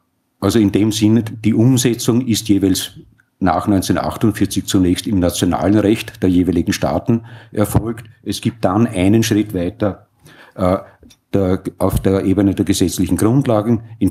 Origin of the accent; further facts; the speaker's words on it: Austria; accent: Austrian; Vielleicht noch zur Anmerkung für alle, die meinen Dialekt oder Einschlag österreichischer Aussprache nicht verstehen.